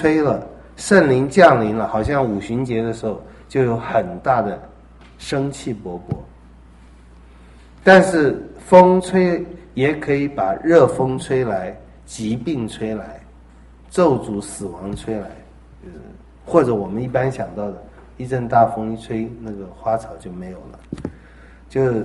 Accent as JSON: {"language": "Chinese", "country": "China", "said": "这个我们中国人也喜欢讲这个话"}